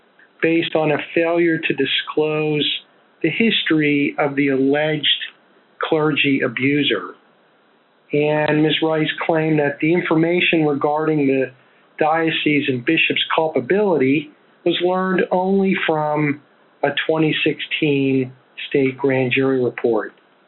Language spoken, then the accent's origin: English; Pennsylvania, United States; And I'll talk to you for 8 to 10 minutes about what is going on in my home state of Pennsylvania.